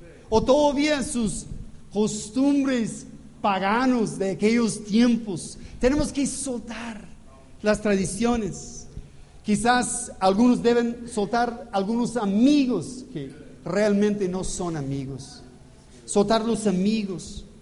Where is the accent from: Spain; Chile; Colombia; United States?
United States; California; now in Mexico; Y yo soy de California, soy americano, por supuesto, pero nací en una comunidad holandesa, un poco diferente, otra cultura.